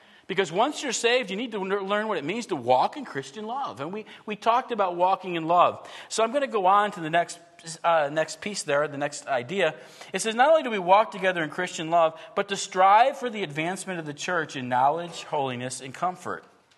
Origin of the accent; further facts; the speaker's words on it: Buffalo, New York, United States; But, you know, I grew up in Buffalo, and I'm still a Buffalo Bills fan.